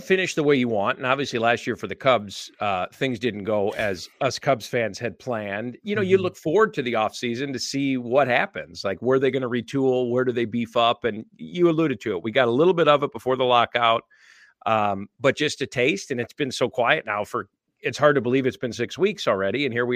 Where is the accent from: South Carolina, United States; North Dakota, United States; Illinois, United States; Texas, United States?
Illinois, United States; growing up in Chicago suburbs